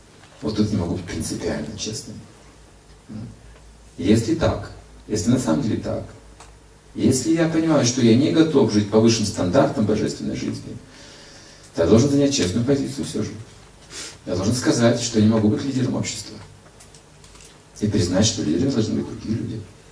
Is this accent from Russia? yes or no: no; Kazakhstan; born there; когда приезжал в свой родной город, в котором я родился, родился в Казахстане, а вырос в другом городе.